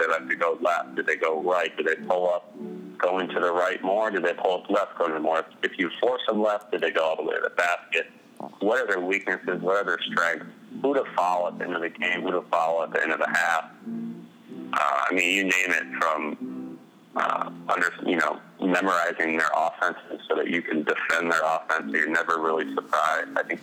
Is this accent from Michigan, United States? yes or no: yes; Petoskey, Michigan, United States; because I came from Petoskey. It was a small town. Everybody's friends. You can trust everybody.